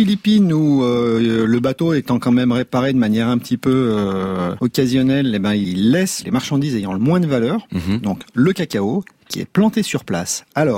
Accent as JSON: {"language": "French", "region": "Chiapas", "country": "Mexico", "said": "qui prennent du cacao chez nous, au Chiapas"}